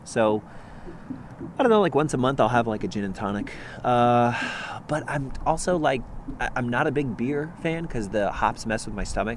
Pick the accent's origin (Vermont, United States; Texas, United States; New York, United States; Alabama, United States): Texas, United States; I grew up in Texas, so unashamed to admit, I knew the … of course I square danced and line danced as well.